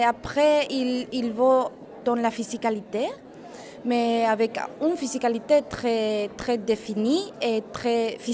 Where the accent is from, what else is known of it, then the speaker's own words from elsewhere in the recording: Spain; je suis espagnole, donc j'ai vu que aussi, normalement, les représentations espagnoles, ils sont plus balletiques qu'à Belgique